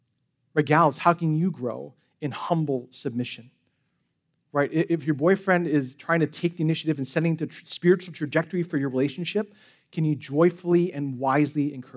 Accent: San Francisco, California, United States; So I grew up in San Francisco, which is a really progressive city.

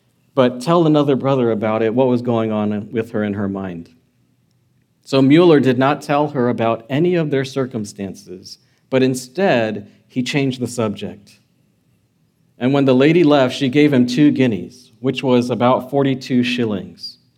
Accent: United States; All I know is that I'm American.

